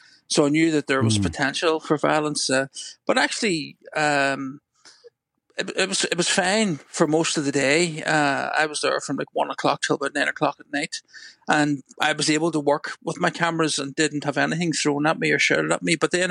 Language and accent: English; Belfast, Northern Ireland, United Kingdom; Like, you know, in Northern Ireland, I'm from Belfast